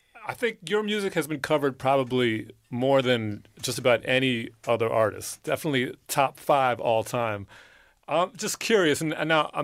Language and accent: English; New York City, New York, United States; I'm a New Yorker. I you know.